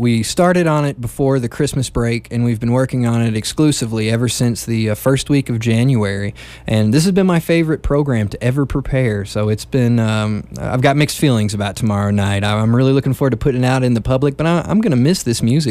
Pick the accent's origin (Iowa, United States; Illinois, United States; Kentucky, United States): Kentucky, United States; Elizabethtown; now in Las Cruces, United States; I'm originally from Elizabethtown, Kentucky.